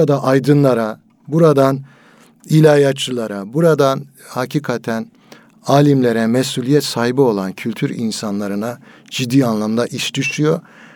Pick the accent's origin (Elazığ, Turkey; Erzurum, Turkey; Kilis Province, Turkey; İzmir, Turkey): Elazığ, Turkey; bakın Elazığlıyım ben, bizim kültürde eskiden daha yaygındı.